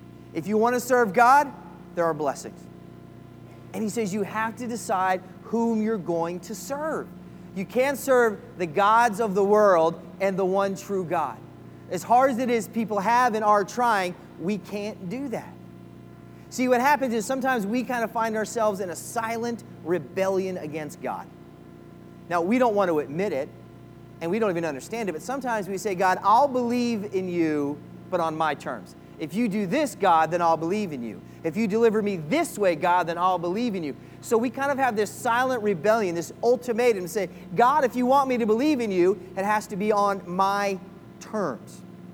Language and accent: English; Philadelphia, Pennsylvania, United States; I'm a Philly guy. I'm from Philly.